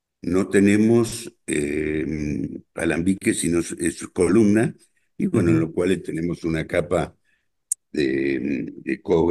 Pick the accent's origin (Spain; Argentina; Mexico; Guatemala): Argentina; Palmira, Mendoza; No, yo viví en Palmira, nací en Palmira, me crié en Palmira, una ciudad que está 40 kilómetros al este de la ciudad de Mendoza. Ahí tuve toda mi familia